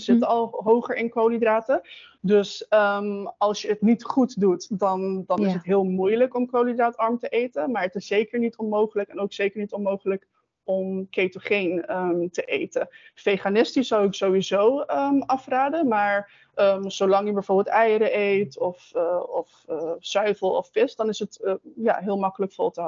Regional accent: Curaçao; also born or lived in Netherlands; woon ik momenteel op Curaçao. Ik heb 8 jaar in Nederland gewoond, daar heb ik gestudeerd en gewerkt. Maar oorspronkelijk ben ik van Curaçao, dus mijn hart bleef wel eigenlijk op Curaçao, dus ben ik ook teruggekeerd.

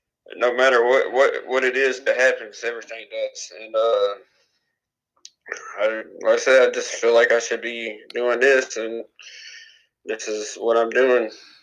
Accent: Arkansas, United States; I'm from Arkansas.

